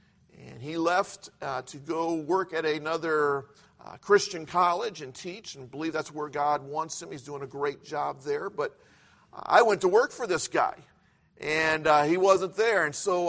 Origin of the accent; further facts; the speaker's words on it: Ohio, United States; I grew up outside of Cleveland, Ohio.